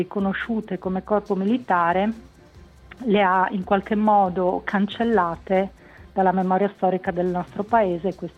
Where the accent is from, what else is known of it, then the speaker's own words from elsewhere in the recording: Friuli-Venezia Giulia, Italy; oppure il loro ricordo si è tramandato qui in Friuli, devo dire che sono amate moltissimo nella mia terra